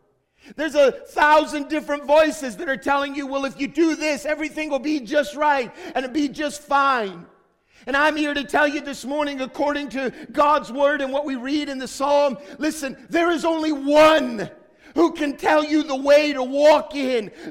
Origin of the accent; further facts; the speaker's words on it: United States; There's no quit in me. I'm American after all.